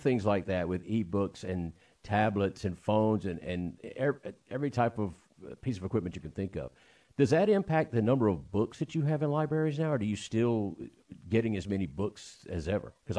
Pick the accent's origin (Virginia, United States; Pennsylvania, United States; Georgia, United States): Georgia, United States; Dawson; I notice I get my hometown newspaper. I'm from Dawson, and I get the Dawson News every week.